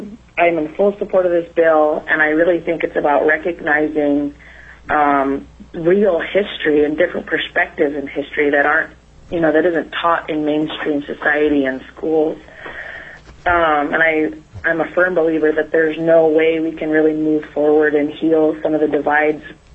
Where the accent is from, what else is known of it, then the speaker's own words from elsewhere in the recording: Alaska, United States; I'm from Bristol Bay, and I'm born and raised Yupik in this region